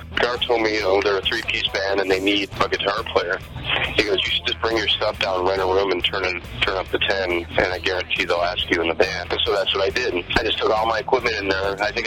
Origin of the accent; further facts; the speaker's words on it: Dunkirk, New York, United States; Yeah, I grew up in Dunkirk, just outside of Buffalo.